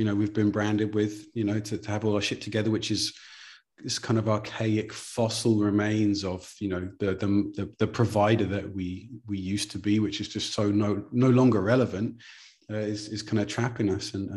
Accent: England, United Kingdom; it's especially growing up in England

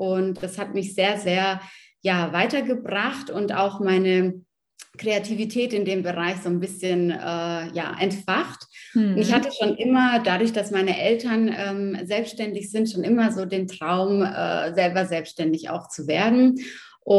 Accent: Munich, Bavaria, Germany; bin aus München und bin 27 Jahre alt

